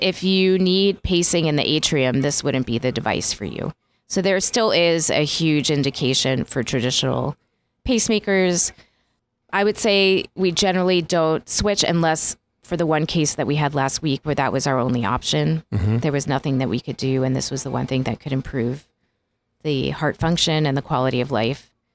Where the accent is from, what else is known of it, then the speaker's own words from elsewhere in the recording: New York, United States; I think the one thing I miss is the diversity that I had growing up in New York.